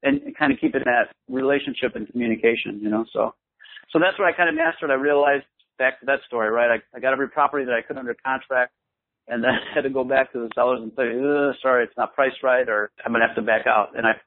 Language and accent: English; Chicago, Illinois, United States; So born and raised in Chicago, lifelong here.